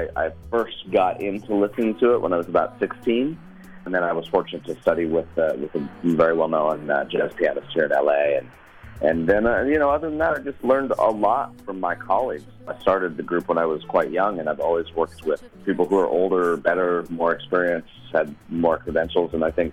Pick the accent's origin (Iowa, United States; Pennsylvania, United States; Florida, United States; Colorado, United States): Colorado, United States; Boulder; I'm born and raised in Boulder, Colorado.